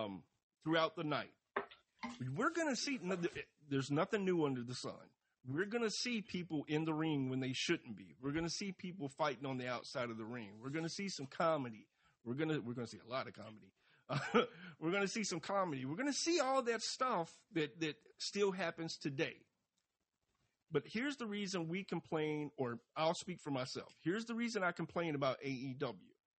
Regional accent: Atlanta, Georgia, United States; That's right, folks. I'm from Atlanta. I said tennis shoes.

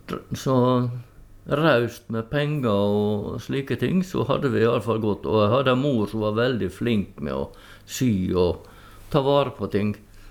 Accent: Lepsøy, Møre og Romsdal, Norway; Ja, på Lefsøya var det jeg strødde mine barnesko.

